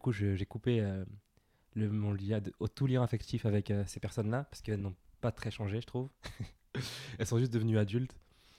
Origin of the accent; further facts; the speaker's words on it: Villepinte, Île-de-France, France; j'ai grandi à Villepinte, je suis né à Villepinte. En banlieue parisienne